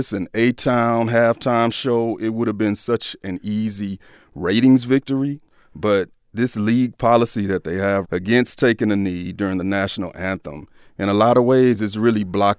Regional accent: Atlanta, Georgia, United States; Yeah, and I'm from Atlanta, too. You know, ATL.

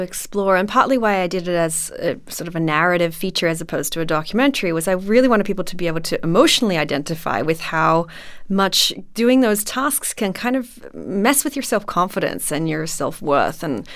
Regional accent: Australia; I'm Australian

